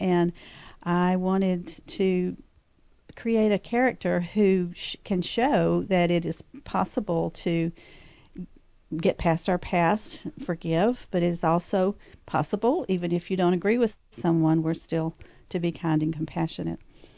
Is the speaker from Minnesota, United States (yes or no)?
no; Alabama, United States; Friends in Strange Places is inspired by an actual town in my home state of Alabama, Aliceville, Alabama